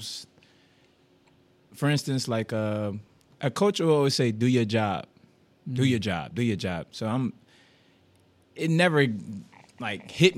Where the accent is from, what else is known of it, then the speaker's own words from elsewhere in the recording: New Castle, Delaware, United States; First of all, I'm a local guy. I'm from Newcastle, Delaware.